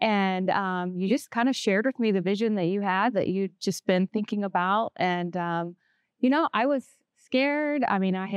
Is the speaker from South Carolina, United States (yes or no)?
yes; South Carolina, United States; So I grew up in South Carolina, and I grew up in a Southern Baptist church for the majority of my childhood.